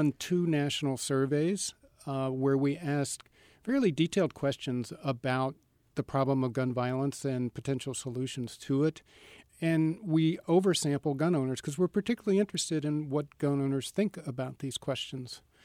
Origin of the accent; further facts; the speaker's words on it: Kentucky, United States; I grew up in Kentucky. They're strong there.